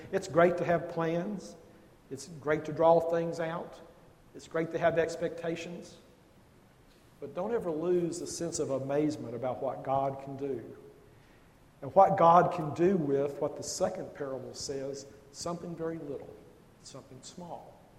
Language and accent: English; Lexington, Kentucky, United States; the church I grew up in Lexington, Kentucky